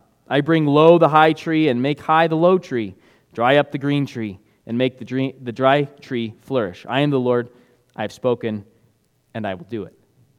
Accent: Denver, Colorado, United States; wow, growing up in Denver.

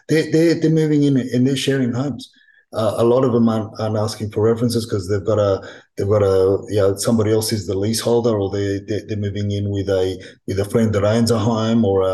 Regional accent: Gladesville, New South Wales, Australia; when we came to Australia, I was only about 7 or so, and we lived in a home in Gladesville. I grew up in Gladesville, until my late teenage years.

